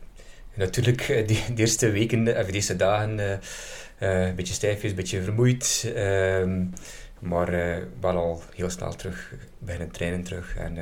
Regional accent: Kaprijke, East Flanders, Belgium; In het rustige Kaprijke, in het Meetjesland hier.

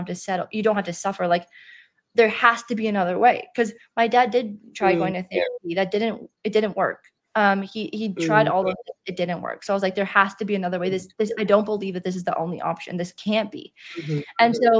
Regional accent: Canada; I'm from Canada. So I grew up, it was like negative 30.

